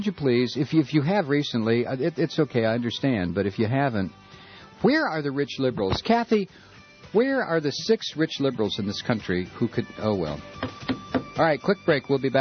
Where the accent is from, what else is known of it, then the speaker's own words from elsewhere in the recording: Youngstown, Ohio, United States; born there; now in Pittsburgh, United States; I was born in Youngstown, Ohio.